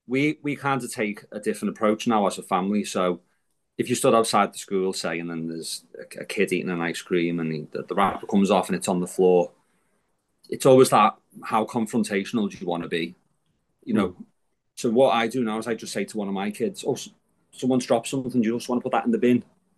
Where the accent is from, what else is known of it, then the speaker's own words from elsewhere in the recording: Bootle, North West England, United Kingdom; from Bootle and I want to help you.